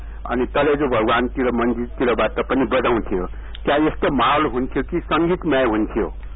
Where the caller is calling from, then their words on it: Kathmandu, Bagmati, Nepal; काठमाडौँबाट